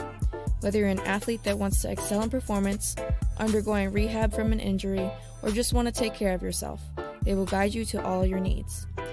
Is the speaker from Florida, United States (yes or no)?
yes; Orlando, Florida, United States; a youth crime prevention organization in my hometown, Orlando, Florida.